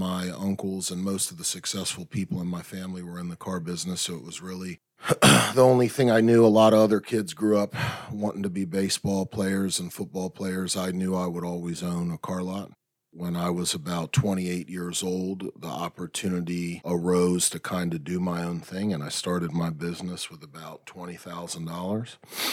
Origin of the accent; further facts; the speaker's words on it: Prince George's County, Maryland, United States; I grew up in PG County. I was raised by my grandmother until I was 12 when she passed away. At that point, I moved in with my uncle, who was a military member, and we moved to Mosco